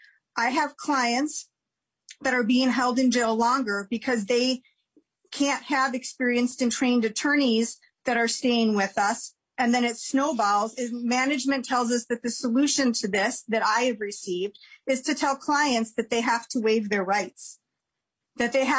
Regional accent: Minneapolis, Minnesota, United States; I became a public defender because I grew up poor in Minneapolis

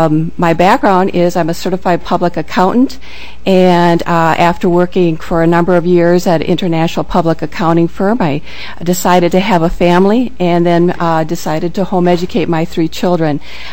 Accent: Burnsville, Minnesota, United States; I grew up in the Burnsville area, graduated from the local high school way back.

